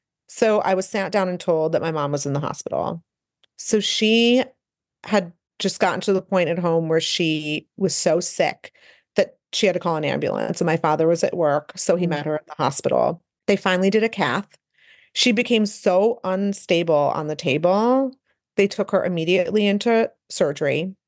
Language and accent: English; Cleveland, Ohio, United States; But we grew up in Cleveland, Ohio, which is, you know, the mecca of cardiology.